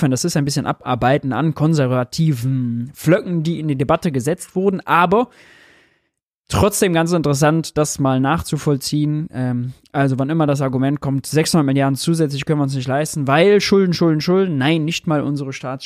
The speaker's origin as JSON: {"language": "German", "town": "Mönchengladbach", "region": "North Rhine-Westphalia", "country": "Germany", "said": "In Mönchengladbach, da wo ich herkomme"}